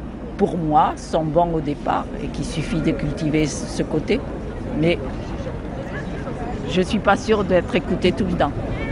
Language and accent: French; Bordeaux, Nouvelle-Aquitaine, France; now in Nice, France; Non, je ne suis pas niçoise du tout. Je suis bordelaise